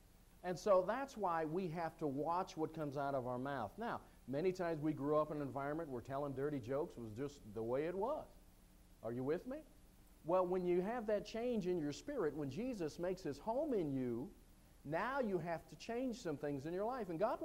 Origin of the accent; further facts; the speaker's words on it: Canada; See, I'm from Canada, eh?